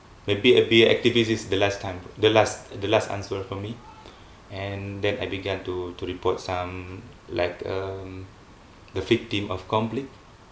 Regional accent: Aceh, Indonesia; English is a second language; I come from Aceh.

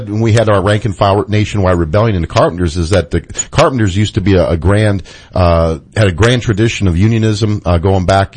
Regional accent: Germany; now in United States; I am from Germany originally, so I'm very familiar with single payer health care system, and unfortunately had to live under this American-style corporate system for many years.

